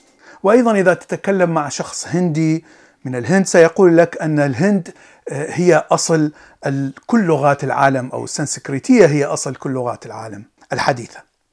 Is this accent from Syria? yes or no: no; Iraq; وأنا عشت في طفولتي في العراق بالسبعينات والثمانينات